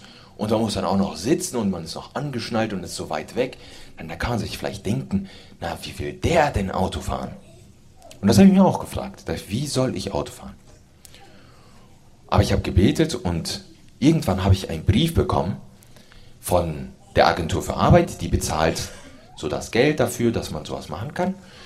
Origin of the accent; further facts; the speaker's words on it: North Rhine-Westphalia, Germany; ich komme so aus der Nähe von Köln